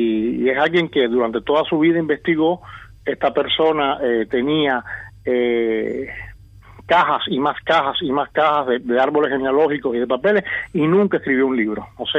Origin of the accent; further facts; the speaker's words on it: Havana, Cuba; moved away; En realidad, donde me crié, donde viví hasta que me fui de Cuba, fue en La Habana.